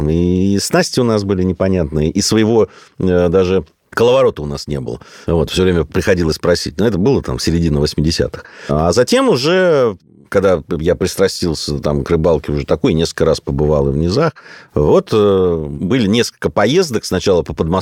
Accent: Georgia; Ну, понятно, я из Грузии приехал, где про подледную рыбалку.

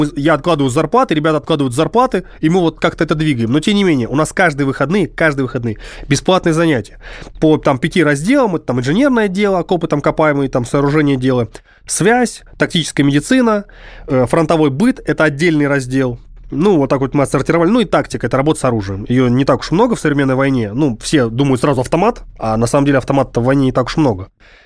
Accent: Saint Petersburg, Russia; Ну, я петербуржец, движение петербургское, и мы делаем это в Петербурге и Ленобласти.

